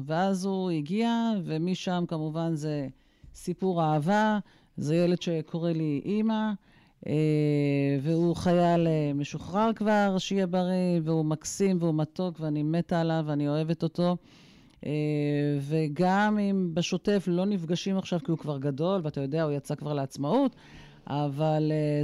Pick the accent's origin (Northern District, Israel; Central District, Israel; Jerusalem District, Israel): Northern District, Israel; Kiryat Shmona; born there; ואני זוכרת בילדותי שהיו כל כך הרבה פעמים שהיינו מגיעים לישון אצלהם בראש פינה, כי אני ילידת קריית שמונה